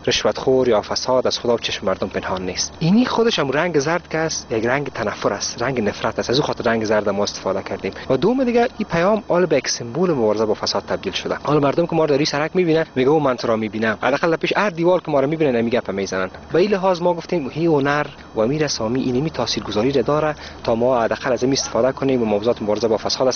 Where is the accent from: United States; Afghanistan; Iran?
Afghanistan; هر جایی که ما میریم مگه میگیم از افغانستان هستیم